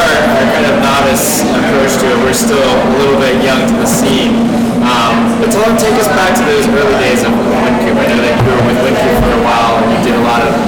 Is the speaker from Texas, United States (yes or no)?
no; Fort Collins, Colorado, United States; I'm born and raised in Fort Collins. I'm only 28.